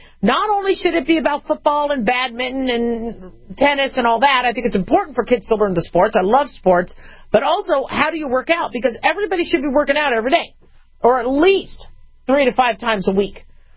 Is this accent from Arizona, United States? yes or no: yes; Arizona, United States; When I grew up in Maricopa County, we had to do desert survival courses.